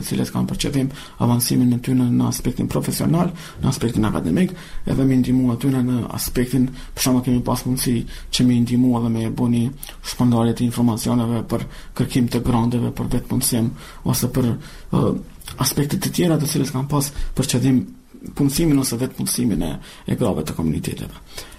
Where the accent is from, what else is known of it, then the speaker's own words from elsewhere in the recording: Kosovo; Ne, si Kosovar, si pjesëtar të komuniteteve Roma, Shkëlqyer dhe Gjipjan, mendojmë që jemi pjesë sërbësore e shtetë ndërtimit të Kosovës